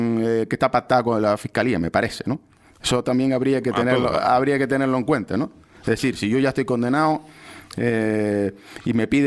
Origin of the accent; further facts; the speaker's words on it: Spain; Yo soy nacional español.